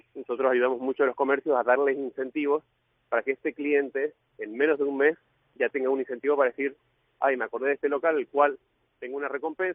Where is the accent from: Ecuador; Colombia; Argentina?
Argentina; now in Spain; los dos fundadores somos argentinos. Empezamos a emprender aquí en España